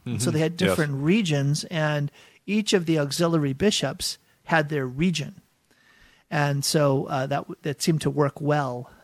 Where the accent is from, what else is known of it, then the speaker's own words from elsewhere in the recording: Boston, Massachusetts, United States; I grew up in Boston, and in the Archdiocese of Boston, which is huge